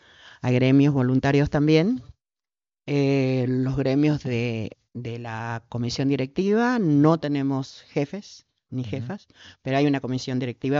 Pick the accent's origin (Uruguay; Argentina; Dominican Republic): Argentina; Tierra Colorada, Misiones; Y yo vengo de Misiones, de una zona de Tierra Colorada